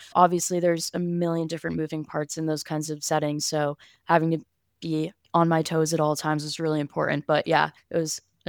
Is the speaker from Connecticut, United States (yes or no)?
yes; Fairfield, Connecticut, United States; So, I am from Fairfield, Connecticut. So, not too far from New York City. Grew up going into the city a lot.